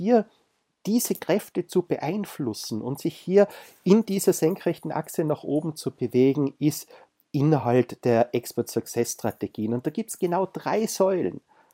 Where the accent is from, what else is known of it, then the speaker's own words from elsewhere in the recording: Innsbruck, Tyrol, Austria; Bleiben wir wieder beim Beispiel eines Rechtsanwaltes in Innsbruck, in meiner Heimatstadt.